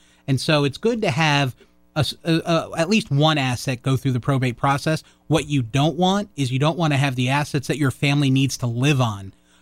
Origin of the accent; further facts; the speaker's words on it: Boca Raton, Florida, United States; now in Coral Springs, United States; So I grew up in Boca.